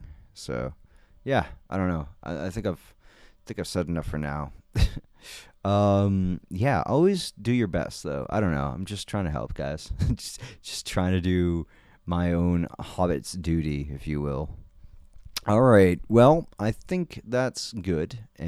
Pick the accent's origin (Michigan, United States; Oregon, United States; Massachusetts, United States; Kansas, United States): Massachusetts, United States; Well, I am from Massachusetts, born in a very significant town. Not Boston born, but close enough